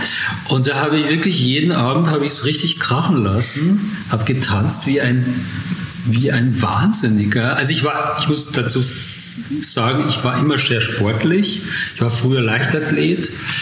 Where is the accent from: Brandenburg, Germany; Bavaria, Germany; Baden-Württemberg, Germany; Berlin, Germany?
Bavaria, Germany; Munich; Ich bin aus München, ich lebe in München, arbeite hier.